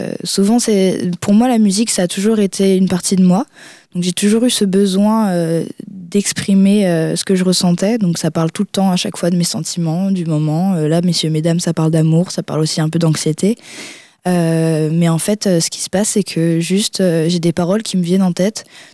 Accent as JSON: {"language": "French", "town": "Cast", "region": "Brittany", "country": "France", "said": "je suis de Cast, tout simplement. Donc, il n'y a pas plus local."}